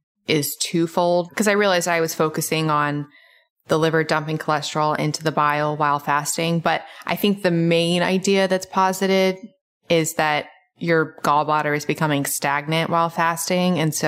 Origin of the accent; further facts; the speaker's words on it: Memphis, Tennessee, United States; I grew up in Memphis, though. Oh, my goodness. Talk about thunderstorms.